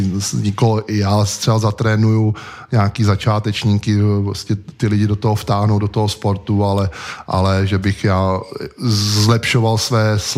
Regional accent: South Bohemian Region, Czechia; Pocházím teda z Písecka, spíš jako Orlická přehrada a tam ta naše vesnička

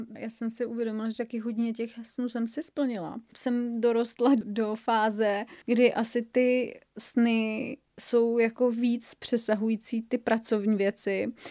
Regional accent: České Budějovice, South Bohemian Region, Czechia; tady žiju celý život v Budějovicích

